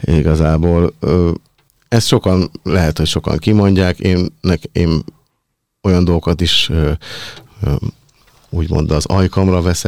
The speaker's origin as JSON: {"language": "Hungarian", "region": "Budapest", "country": "Hungary", "said": "Én budapesti vagyok, de sokat jártam Székelyföldön"}